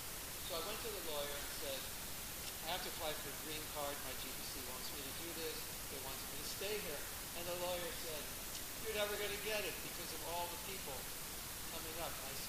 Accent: California, United States

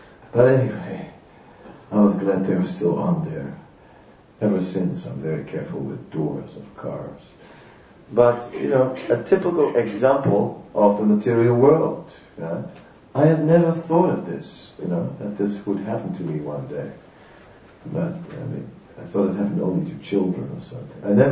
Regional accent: Haarlem, North Holland, Netherlands; just like here we're in Amsterdam, and I'm actually from Haarlem, right?

